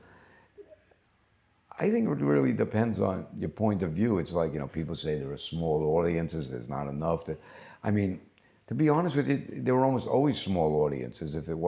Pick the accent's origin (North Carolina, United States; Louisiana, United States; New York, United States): New York, United States; Well, first of all, I was born in New York, so I've spent most of my life there